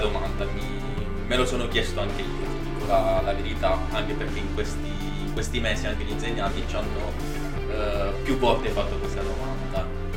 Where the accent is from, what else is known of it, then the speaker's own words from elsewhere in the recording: Bari, Apulia, Italy; vengo da Bari, ho 30 anni, sono un commerciante e attualmente anche studente di Centro Park Academy.